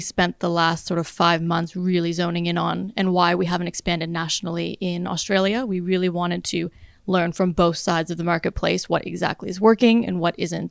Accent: Canada; I'm Canadian. I kind of have a bit of a tie towards the US.

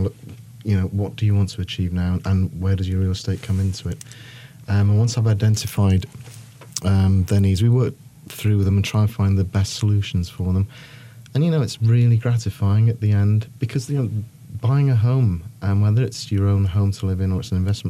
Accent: Manchester, North West England, United Kingdom; moved away as an adult; now in North Carolina, United States; As you probably gather, I'm not from around here. We came here in 2003 from Manchester in England.

